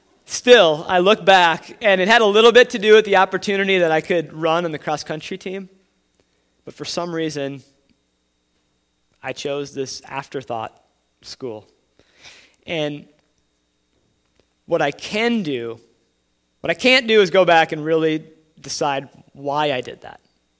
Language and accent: English; Wisconsin, United States; many of you know that I'm from Wisconsin, I grew up just the hugest Wisconsin Badger fan.